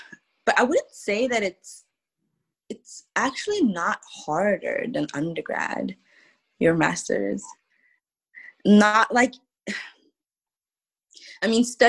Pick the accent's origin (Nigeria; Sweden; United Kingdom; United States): Sweden; Stockholm, Stockholm County; English is a second language; I am from Stockholm, Sweden